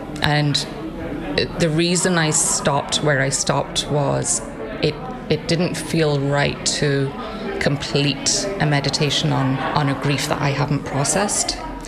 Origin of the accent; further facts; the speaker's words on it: Ballybunion, County Kerry, Ireland; I'm from Ballybunion.